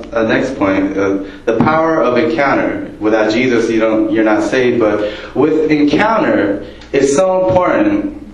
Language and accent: English; United States; As Japanese American, I know that sometimes it's hard to take that last step, the invitation